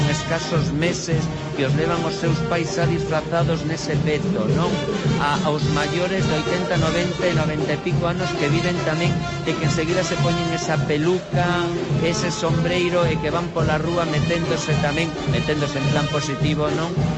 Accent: Vigo, Galicia, Spain; also born or lived in Germany; eu que me criei en Vigo, como eu digo, son emigrante de segunda xeración, na sentido que primeiro nací en Alemania, pero despois emigramos a Vigo con os meus pais

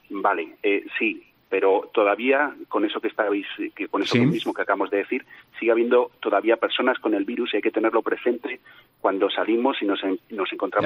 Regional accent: León, Castile and León, Spain; yo soy de León

